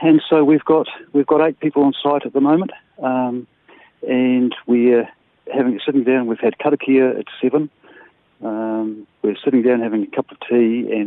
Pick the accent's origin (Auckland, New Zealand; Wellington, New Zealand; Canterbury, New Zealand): Wellington, New Zealand; Paraparaumu; I'm a builder from Parapara Umu. We don't have experience in the sort of political argy-bargy that goes on.